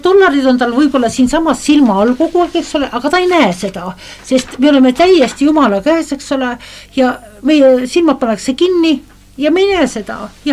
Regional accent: Saare County, Estonia; ma ütlesin ema poolt, ma olen saarlane rahvus

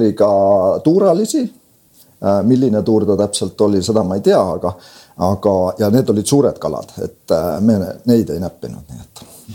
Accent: Pähkla, Saare County, Estonia; mina olen südames väga uhke selle üle, et olen saarlane, olen Saaremalt pärit ja esimesed 20 eluaastat ka siis Metsakopli talus Pähkla külas Saarema vallas siis ka elanud ja sündinud seal ja kasvanud.

